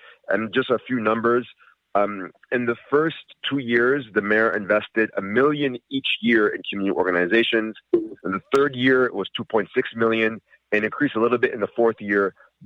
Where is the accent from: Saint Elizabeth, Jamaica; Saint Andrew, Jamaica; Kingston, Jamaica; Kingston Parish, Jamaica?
Saint Elizabeth, Jamaica; Listen, you do not need to vote for me because I'm from St. Elizabeth, Jamaica